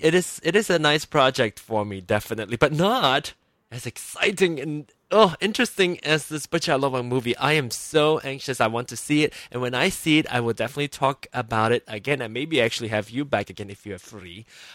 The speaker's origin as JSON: {"language": "English", "region": "Penang", "country": "Malaysia", "tie": "born or raised there", "said": "my hometown, Penang"}